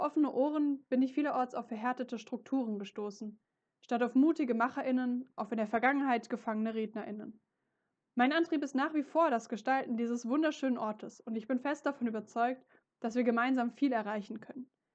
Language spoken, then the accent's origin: German; Schöneck, Germany; Ich wollte meinen Heimatort Schöneck weiterentwickeln